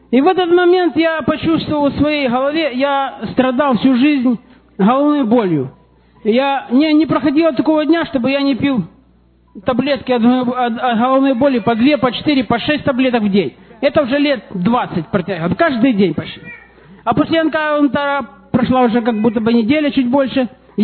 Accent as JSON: {"language": "Russian", "town": "Zaporizhzhia", "region": "Zaporizhzhia Oblast", "country": "Ukraine", "tie": "born or raised there", "said": "Я родом из Запорожья. Всю жизнь верующий, можно сказать."}